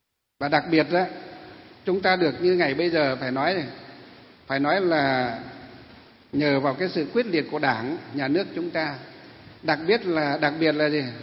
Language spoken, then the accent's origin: Vietnamese; Hòa Bình, Vietnam; Mặc dù chúng tôi được sinh ra ở tỉnh Hòa Bình. Tỉnh Hòa Bình là gì?